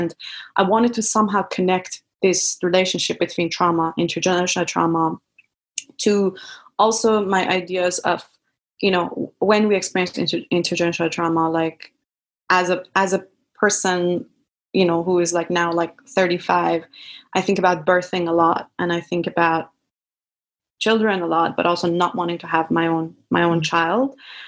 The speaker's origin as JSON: {"language": "English", "country": "Iran", "tie": "born or raised there", "said": "war being a big part of me growing up in Iran"}